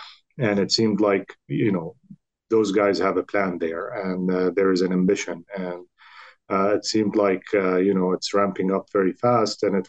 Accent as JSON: {"language": "English", "country": "Syria", "tie": "born or raised there", "said": "So I'm originally from Syria. So I grew up in Syria, and I did my med school in Damascus University in Syria"}